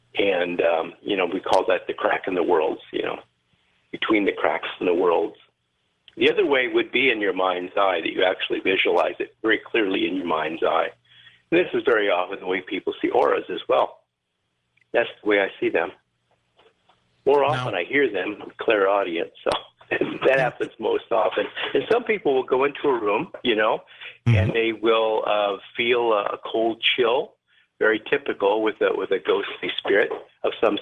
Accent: Seattle, Washington, United States; Well, even when I was young, growing up in the Seattle area, I would see ghosts

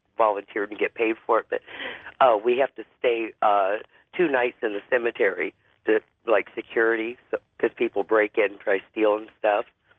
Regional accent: Iowa, United States; I'm from Iowa.

